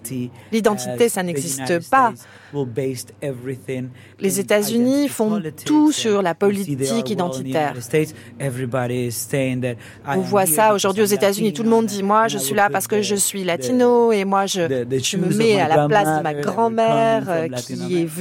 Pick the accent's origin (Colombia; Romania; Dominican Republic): Dominican Republic; Moi, je viens de République dominicaine où tout le monde parle tout le temps.